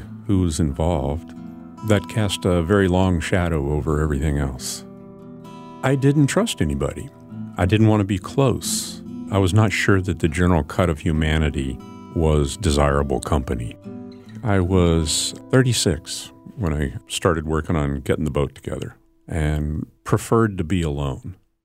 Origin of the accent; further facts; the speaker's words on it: Anchorage, Alaska, United States; When I was growing up in Anchorage, you know, back in the late 60s and early 70s